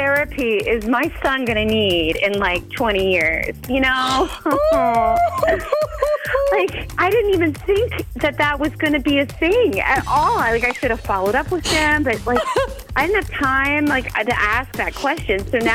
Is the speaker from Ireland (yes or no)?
no; Madison, United States; Okay. Well … I'm from Madison.